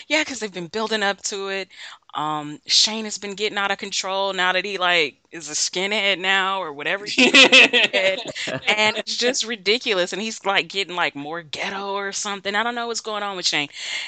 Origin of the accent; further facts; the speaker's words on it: Texas, United States; I'm from Texas. We like to get to the point.